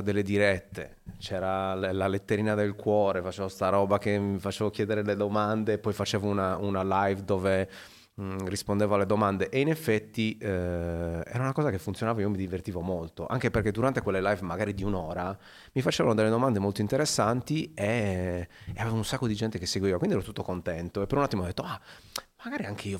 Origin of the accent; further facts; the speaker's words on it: Macomer, Sardinia, Italy; moved away as an adult; now in Turin, Italy; non sono cagliaritano, cioè c'è questa differenza. Però io sono sempre stato molto sincero e sono molto legato alle mie origini, quindi dico sempre, sono di Macomer